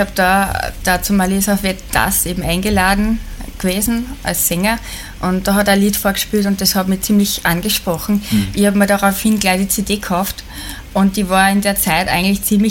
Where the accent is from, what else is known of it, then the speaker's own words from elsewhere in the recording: Steyr, Upper Austria, Austria; In meiner kleinen Wohnung in Steyr, weil ich bin aus Oberösterreich, Steyr Stadt.